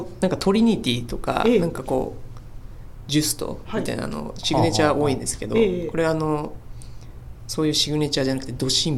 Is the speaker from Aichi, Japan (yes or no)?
yes; Aichi, Japan; 僕、出身が愛知で、大学が浜松なんですけど